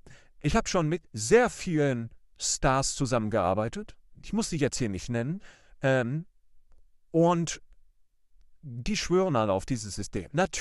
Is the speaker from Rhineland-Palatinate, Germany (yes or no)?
no; Düsseldorf, North Rhine-Westphalia, Germany; born there; geboren 1989 in Düsseldorf-Kaiserswerth